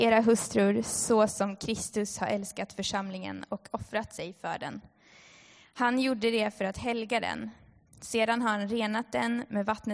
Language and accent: Swedish; Umeå, Västerbotten County, Sweden; now in Finland; Och som ni kanske hör så kommer jag från Sverige, Umeå. På andra sidan Kvarken.